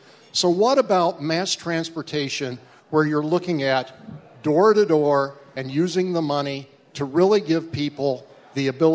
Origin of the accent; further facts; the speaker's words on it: Lake Orion, Michigan, United States; I'm from Lake Orion.